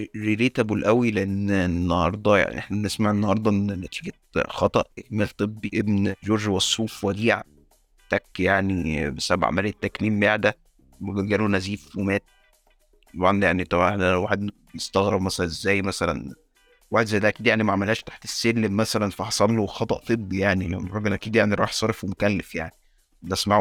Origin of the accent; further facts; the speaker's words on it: Egypt; هو كده احنا عندنا في مصر المواضيع بتبقى هزلية